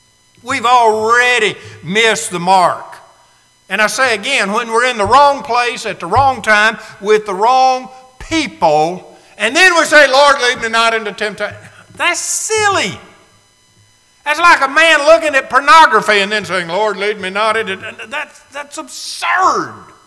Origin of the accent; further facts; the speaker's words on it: Chattanooga, Tennessee, United States; I grew up in Chattanooga